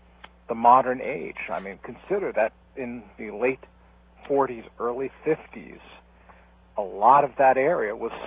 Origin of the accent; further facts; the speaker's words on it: Manhattan, New York, United States; born there; Well, I was born in Manhattan.